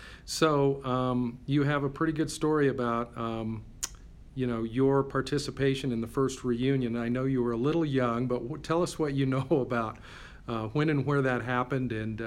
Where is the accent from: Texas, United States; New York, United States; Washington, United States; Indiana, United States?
Washington, United States; Maple Valley; I'm actually from Maple Valley, Washington